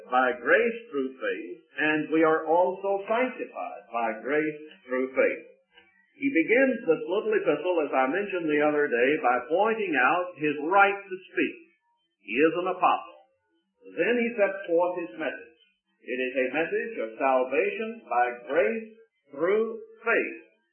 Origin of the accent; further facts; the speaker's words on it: United States; But I think that as an American, I understood that.